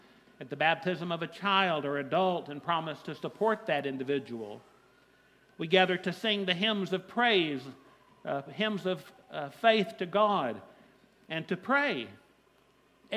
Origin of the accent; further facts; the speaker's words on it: the South, United States; As a Southerner, I'm not so glad he joined the Union Army, but that's a different story.